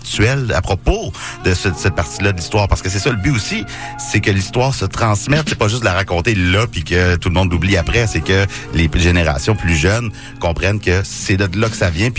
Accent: Rouyn-Noranda, Quebec, Canada; c'est comme on a grandi ensemble, justement, à Rouyn-Noranda

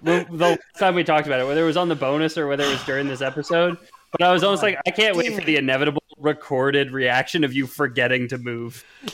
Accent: Canada; As a Canadian citizen, to tell somebody to either do or do not kill somebody, another Canadian citizen.

